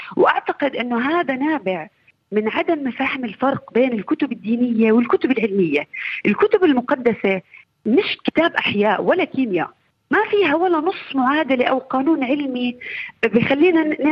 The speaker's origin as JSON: {"language": "Arabic", "country": "Jordan", "said": "لازم إحنا عندنا بالأردن بنبوس على الوجه كمان."}